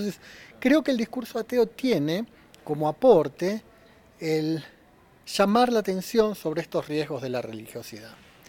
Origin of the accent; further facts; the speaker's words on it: Argentina; Es el caso, por ejemplo, en mi país, en la Argentina.